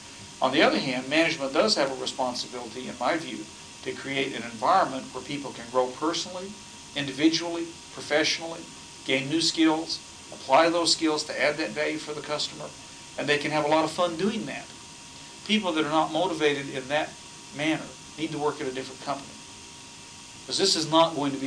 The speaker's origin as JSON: {"language": "English", "region": "Texas", "country": "United States", "said": "Now, I'm from Texas. Texas has kind of got a Wild West cachet."}